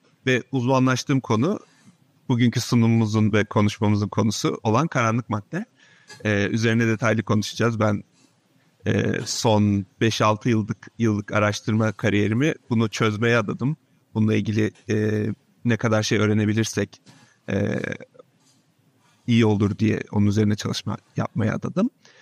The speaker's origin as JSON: {"language": "Turkish", "region": "Denizli", "country": "Turkey", "tie": "born or raised there", "said": "ben Denizli'de büyüdüm çocukken."}